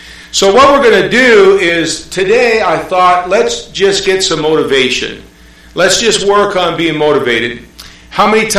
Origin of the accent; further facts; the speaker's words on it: Canada; I'm Canadian, native Canadian.